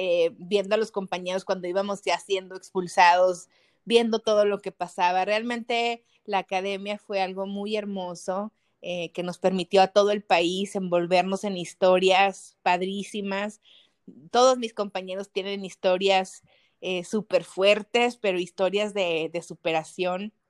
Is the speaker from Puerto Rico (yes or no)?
no; Torreón, Coahuila, Mexico; Yo soy de Torreón, Coahuila. Vengo de una familia pues que no tiene dinero ni tiene las posibilidades como de viajar.